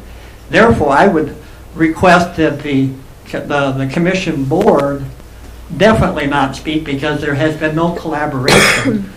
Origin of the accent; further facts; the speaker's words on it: Omaha, Nebraska, United States; Okay, hello, this is … I'm from Omaha.